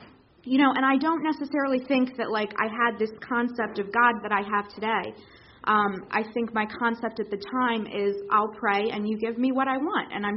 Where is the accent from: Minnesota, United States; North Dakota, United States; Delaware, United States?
Delaware, United States; also born or lived in Brazil; But I was born in Brazil, two parents, two very good parents that did the best they could, and we moved to Delaware when I was pretty young.